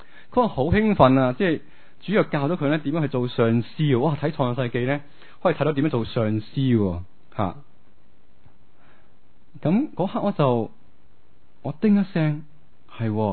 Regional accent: China; 正如我哋中国人嗰个嘅农历新年啊，系好紧要嘅

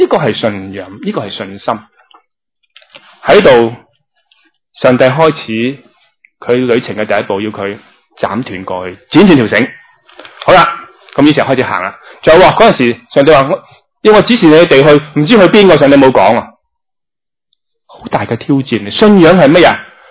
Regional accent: China; 我中国人有句说话：养儿防老啊

